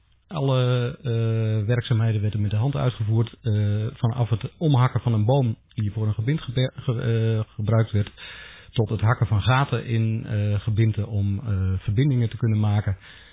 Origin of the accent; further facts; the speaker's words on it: Laren, Gelderland, Netherlands; accent: Laren dialect; Ik ben zelf dialectspreker van Laren.